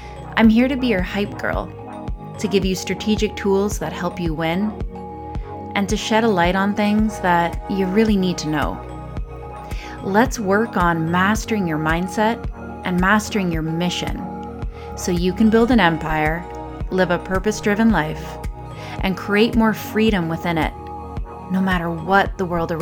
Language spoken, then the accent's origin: English; Canada; especially as a Canadian.